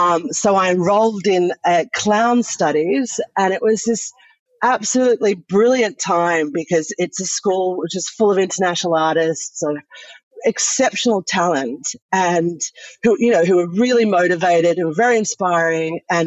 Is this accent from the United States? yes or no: no; Australia; moved away as an adult; now in France; I am a theatre maker living in France, and I'm an Australian theatre maker. And I have been living here for the last 17 years